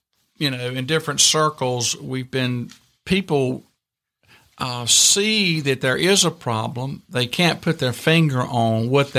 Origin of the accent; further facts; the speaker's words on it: Virginia, United States; But I grew up in Virginia, in small town, rural Virginia, worked